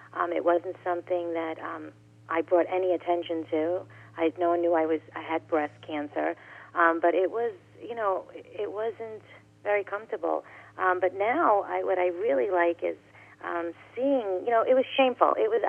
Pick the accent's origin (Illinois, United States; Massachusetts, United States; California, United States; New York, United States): New York, United States; I am from New York, and I can be very, forward, blunt, I should say.